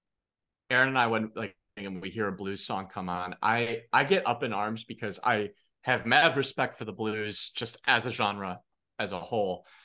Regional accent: Chicago, Illinois, United States; And as a Chicagoan, I appreciate that part.

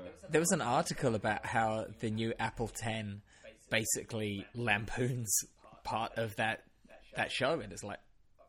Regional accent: Australia; We're Australian, we're allowed to do that.

